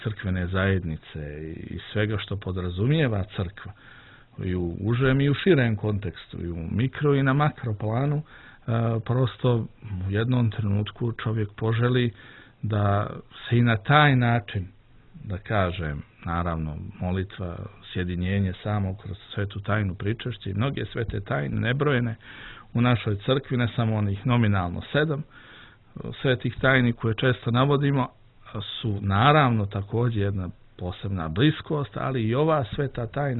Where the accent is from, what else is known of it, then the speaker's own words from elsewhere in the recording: Sarajevo, Sarajevo Canton, Bosnia & Herzegovina; now in Podgorica, Montenegro; moji prvi ti koraci su bili upravo kao dijete u oltaru u Sabornoj crkvi u Sarajevu.